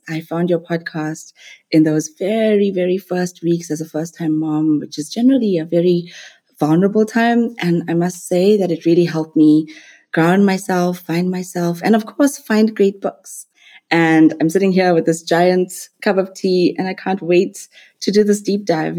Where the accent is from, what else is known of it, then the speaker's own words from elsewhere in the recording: Durban, KwaZulu-Natal, South Africa; I'm South African of Indian descent. I live in Durban, which is a coastal city on South Africa's east coast.